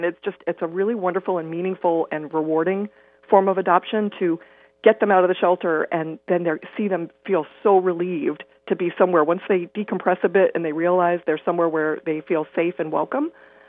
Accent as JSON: {"language": "English", "town": "Largo", "region": "Florida", "country": "United States", "tie": "born or raised there", "said": "Yes, I grew up in the Tampa Bay area. I actually grew up in Largo, Florida, and attended Largo Middle School, Largo High School, USF."}